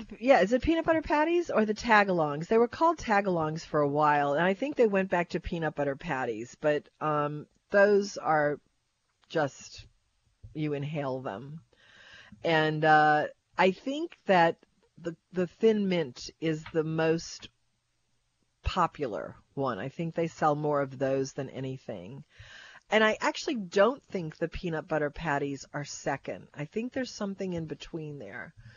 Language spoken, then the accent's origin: English; Kenner, Louisiana, United States; I joke about that because I came from Westgate out in Kenner by Peak BMW.